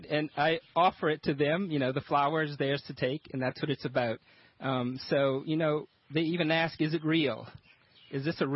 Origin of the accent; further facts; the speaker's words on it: Ville Platte, Louisiana, United States; I am from Ville Platte, Louisiana, which you may know, Cajun country.